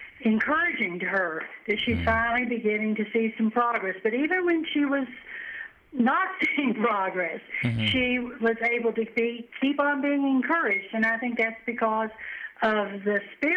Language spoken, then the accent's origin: English; West Virginia, United States; I am originally from the mountains of West Virginia, but I married my husband, who was a minister, and we lived in Virginia